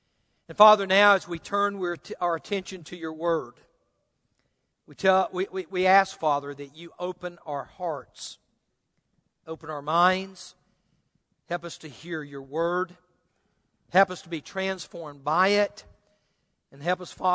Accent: Mississippi, United States; I know that when I was a teenager growing up in North Mississippi, basically Acts 2:38 was this.

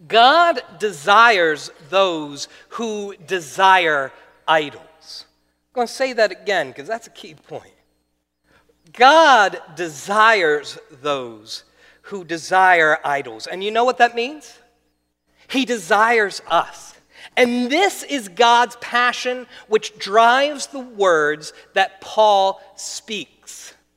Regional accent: New Jersey, United States; When I get mad, people know about it. I'm from New Jersey. You just know.

